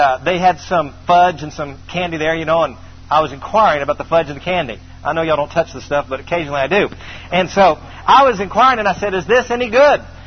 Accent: the South, United States; I said, I'm from the South.

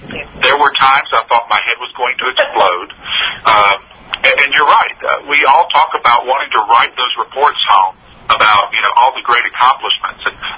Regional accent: United States; because being an American, you know, my mindset was, let's get down to business.

